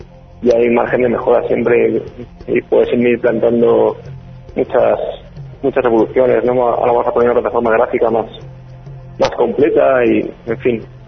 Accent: Valencia, Valencian Community, Spain; Pero bueno, no es italiano, somos de Valencia, o sea que, bueno.

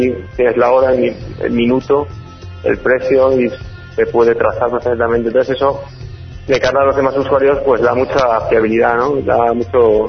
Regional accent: Valencia, Valencian Community, Spain; Pero bueno, no es italiano, somos de Valencia, o sea que, bueno.

